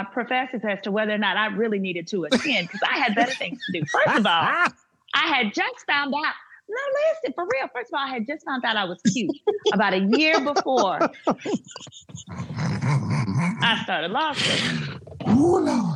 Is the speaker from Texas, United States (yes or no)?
yes; Dallas, Texas, United States; now in Houston, United States; I'm based in Houston, Texas. Right. I was born and raised in Dallas.